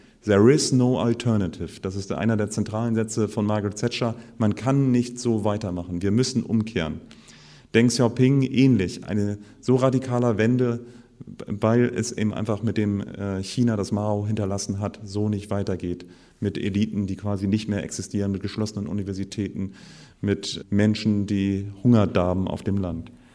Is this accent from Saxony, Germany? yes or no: no; Potsdam, Brandenburg, Germany; auch meiner Heimat in Potsdam